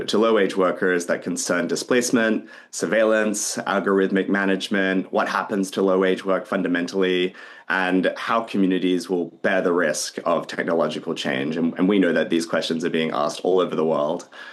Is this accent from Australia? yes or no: yes; Australia; now in United States; I grew up in Australia and came up in traditions around gender justice, immigrant justice, LGBTQ movements.